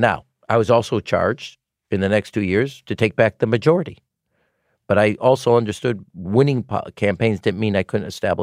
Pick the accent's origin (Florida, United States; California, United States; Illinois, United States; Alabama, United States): Illinois, United States; Chicago; He was from downstate Illinois. I was from Chicago.